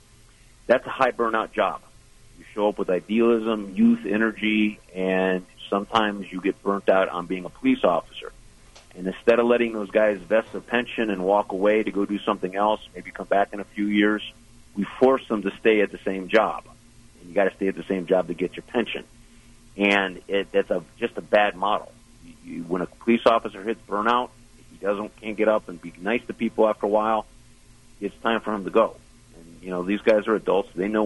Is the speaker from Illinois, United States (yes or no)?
no; Las Vegas, Nevada, United States; I grew up in Las Vegas, but I was trained in the law in Baltimore.